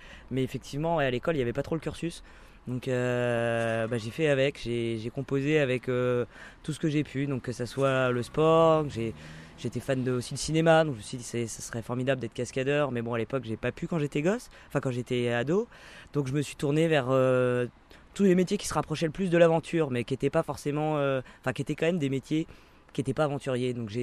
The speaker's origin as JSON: {"language": "French", "region": "Centre-Val de Loire", "country": "France", "tie": "born or raised there", "said": "j'ai grandi en Sologne, donc c'était plutôt chasse-pêche, forêt et étang. Et on voyageait pas du tout dans ma famille, on était une famille nombreuse."}